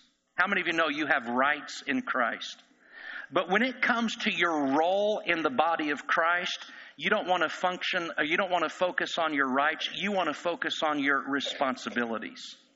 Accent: Indiana, United States; I grew up in Indiana. So to me, it's Jesus, the Apostle Paul, and Larry Bird. Right? That's how things work when you're from Indiana.

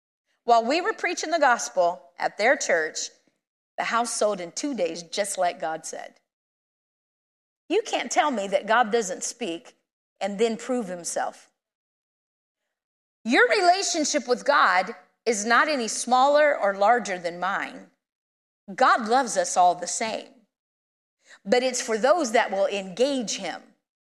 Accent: Indiana, United States; I'm from Indiana. We have all seasons. We have blizzards. We have snow. I love it all.

